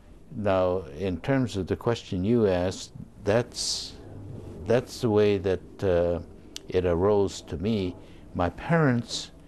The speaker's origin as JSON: {"language": "English", "town": "Los Angeles", "region": "California", "country": "United States", "said": "We're from Terminal Island in Los Angeles Harbor, and we were one of the first to be moved, and so we were one of the first to come to Tule Lake."}